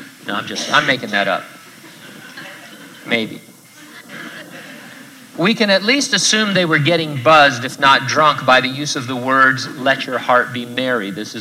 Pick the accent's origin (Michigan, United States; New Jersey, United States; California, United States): California, United States; San Bernardino; I grew up in San Bernardino. I lived there my whole life